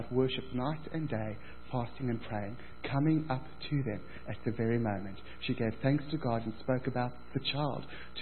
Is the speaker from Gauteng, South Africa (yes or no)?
no; Cape Town, Western Cape, South Africa; Hey, I'm from Cape Town, it's 24/7.